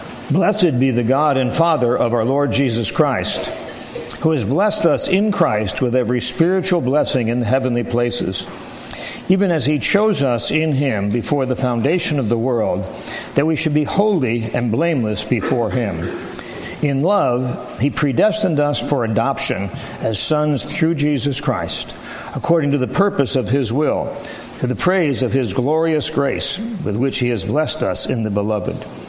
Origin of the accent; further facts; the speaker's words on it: Newburgh, New York, United States; We were engaged, and I grew up in Newburgh, New York, and so Nancy was home in the area, and there was a county fair.